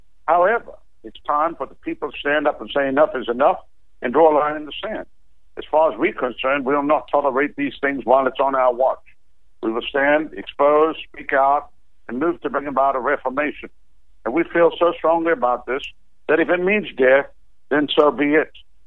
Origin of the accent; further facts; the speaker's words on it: South Africa; I come from South Africa.